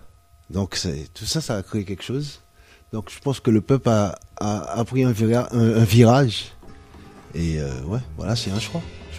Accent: Martinique, France; j'étais au collège, parce que moi je suis martiniquais.

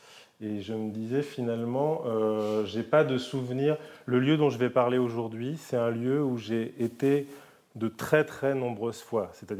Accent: Saint-Brieuc, Brittany, France; j'ai grandi à Saint-Brieuc, au bord de la mer.

